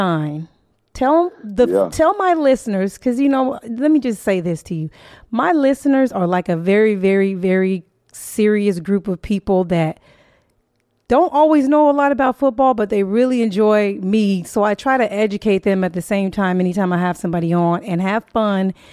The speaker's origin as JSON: {"language": "English", "town": "St. Louis", "region": "Missouri", "country": "United States", "lives_now": "Florida, United States", "said": "You know, I'm from St. Louis or whatever. My dad has been living here in South Florida with us since the summer."}